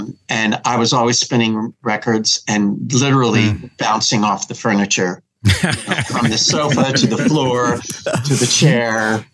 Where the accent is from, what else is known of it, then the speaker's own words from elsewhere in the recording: New Jersey, United States; also born or lived in Trenton; New Jersey. Yeah.